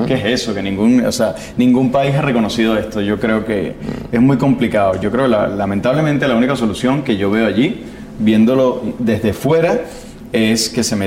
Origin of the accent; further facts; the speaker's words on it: Venezuela; Porque siento que soy un representante de Venezuela y más que yo venía a hacer folclore.